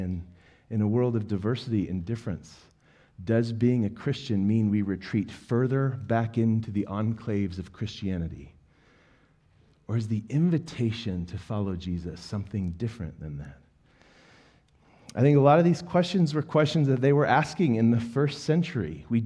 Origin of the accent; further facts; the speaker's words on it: Broomfield, Colorado, United States; I'm like, I'm from Broomfield.